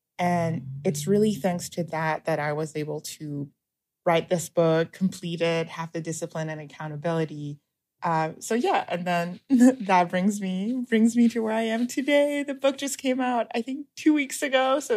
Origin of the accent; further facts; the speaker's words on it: Shanghai, China; bookstores in Shanghai when I was growing up, or in the form of DVDs and movies and TV shows that growing up in China, I had a very easy access